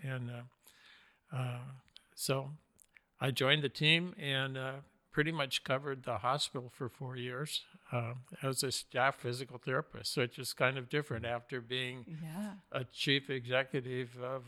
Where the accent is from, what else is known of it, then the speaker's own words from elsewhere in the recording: Montana, United States; now in Alaska, United States; Well, I grew up in Montana, and my family background is with that were early homesteaders back in the late 1800s in the early days of homesteading in Montana.